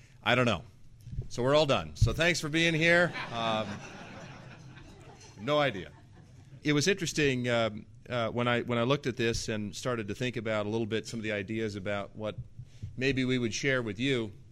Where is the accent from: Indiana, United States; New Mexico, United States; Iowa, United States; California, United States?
Iowa, United States; Cedar Falls; I was born in Cedar Falls, Iowa. Spent most of my young life out on a farm